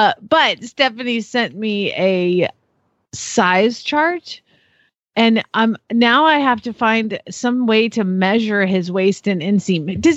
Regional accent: Phoenix, Arizona, United States; from Phoenix, Arizona

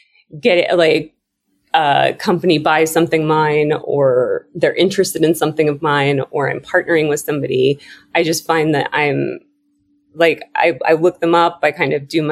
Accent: Missouri, United States; Like I said, I'm from Missouri. My mom was a teller at a bank. My dad worked at a factory.

